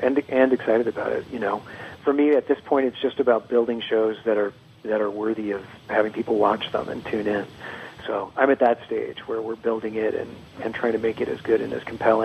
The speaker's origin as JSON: {"language": "English", "region": "Oklahoma", "country": "United States", "said": "I'm from Oklahoma, but I don't know that I would call myself a Southerner."}